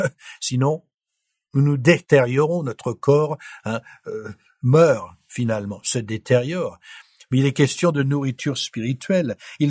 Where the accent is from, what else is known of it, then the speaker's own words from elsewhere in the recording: France; Je suis français, donc j'aime bien le bon pain.